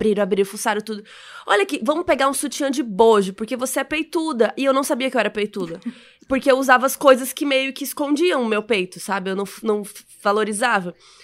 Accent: Cuiabá, Mato Grosso, Brazil; born there; É, eu nasci em Cuiabá.

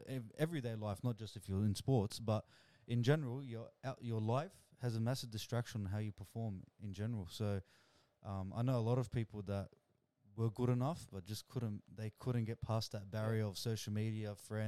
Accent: Canterbury, New Zealand; And I grew up in the Canterbury region

